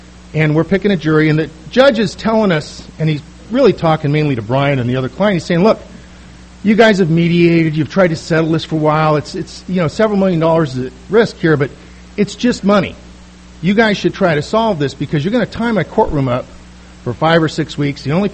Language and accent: English; Los Angeles, California, United States; now in San Diego, United States; And I'm from the Los Angeles area.